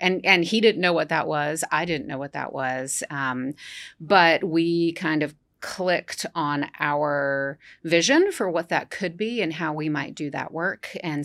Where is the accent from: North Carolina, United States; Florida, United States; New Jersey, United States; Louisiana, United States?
North Carolina, United States; also born or lived in Athens, Georgia; I grew up in North Carolina. All my family is in North Carolina. And it was like, yeah, it's time to leave Athens, Georgia.